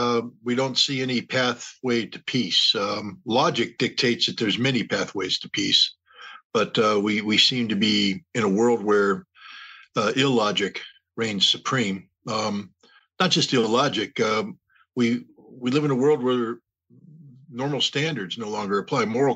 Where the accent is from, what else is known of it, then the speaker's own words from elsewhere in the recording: United States; I am an American. I'm a proud American. I love my country.